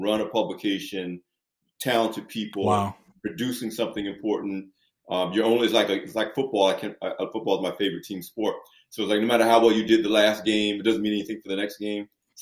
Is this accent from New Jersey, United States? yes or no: yes; Long Branch, New Jersey, United States; First near my hometown of Long Branch, New Jersey, and at the Asbury Park Press.